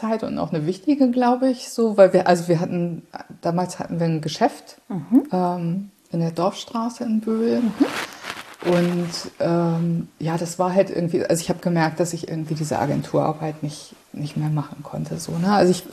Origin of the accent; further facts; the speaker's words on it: Hanover, Lower Saxony, Germany; Nee, ich bin ursprünglich in Hannover aufgewachsen, in Niedersachsen